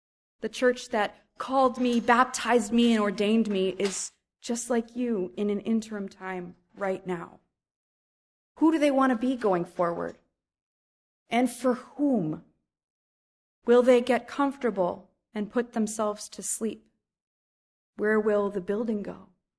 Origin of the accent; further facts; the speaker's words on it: New England, United States; I grew up in New England Congregationalism, the white church on the hill with the white people.